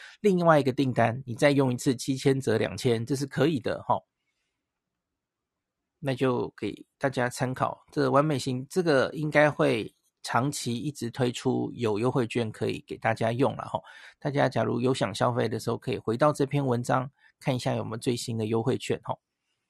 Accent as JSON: {"language": "Chinese", "country": "Taiwan", "said": "我们台湾人又没有银联卡、支付宝或微信支付，多半没有嘛。"}